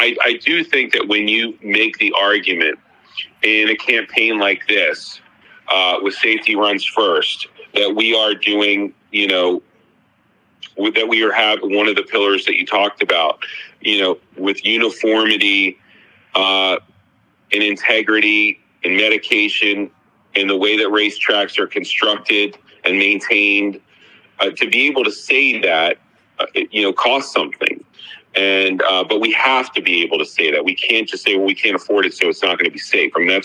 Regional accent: Florida, United States; Some states, like my home state of Florida, has figured out a way

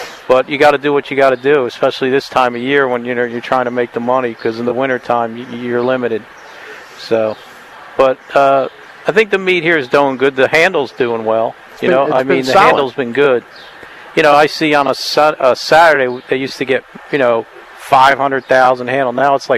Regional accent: New Jersey, United States; No, I'm from North Jersey.

